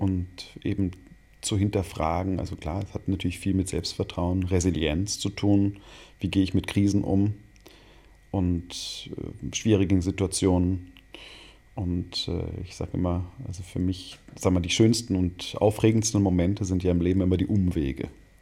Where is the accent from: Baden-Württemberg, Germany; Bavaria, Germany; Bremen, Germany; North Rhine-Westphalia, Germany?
Baden-Württemberg, Germany; Jungingen; Also ich komme da ursprünglich aus der Ecke, da bin ich auf dem Land aufgewachsen, auf der Schwäbischen Alb. ich sage mal, in Jungingen, bei Hechingen, bei Tübingen, bei Stuttgart. Und also in Hechingen bin ich dann zur Schule gegangen